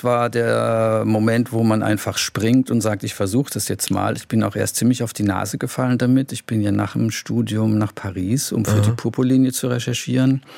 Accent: Karlsruhe, Baden-Württemberg, Germany; also born or lived in Ohio, United States; Ja, ich bin in Karlsruhe aufgewachsen. Ich war während der Gymnasialzeit ein Jahr in den USA als Austauschschüler.

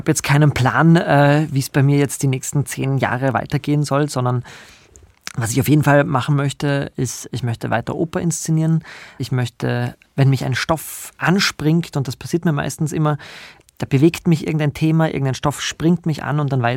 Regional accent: Graz, Styria, Austria; das war auch für meine Heimatstadt Graz

